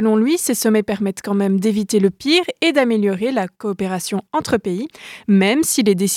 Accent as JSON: {"language": "French", "country": "Belgium", "said": "en Europe et chez nous, en Belgique"}